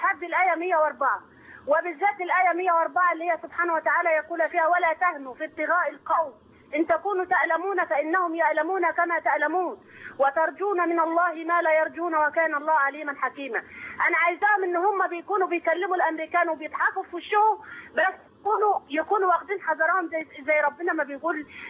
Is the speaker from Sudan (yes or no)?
no; Egypt; احنا من الريف، يعني احنا من الاغلبيه الصمتة بتاعت الشعب المصري